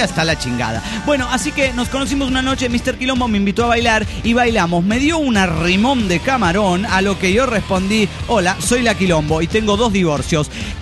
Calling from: Ferrara, Emilia-Romagna, Italy; de Ferrara, Italia.

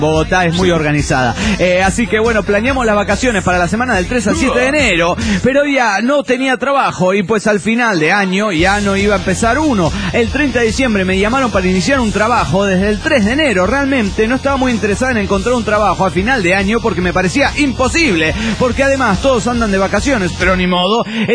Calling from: Lima, Peru; de Lima, Perú.

